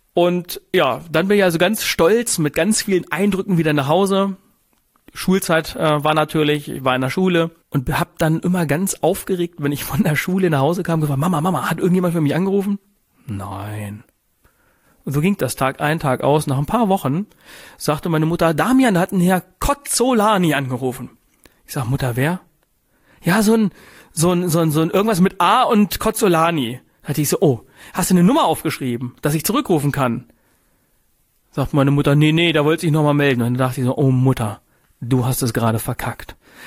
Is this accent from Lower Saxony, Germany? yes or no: yes; Gifhorn, Lower Saxony, Germany; ich komme aus Gifhorn, ich bin jetzt extra angereist.